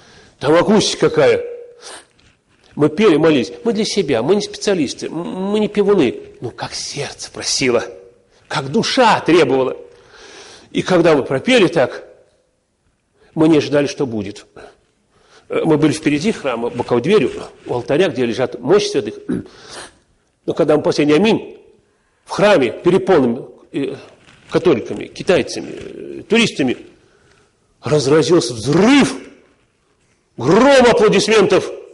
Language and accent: Russian; Russia; Мы из России, мы русские. А можно ли нам?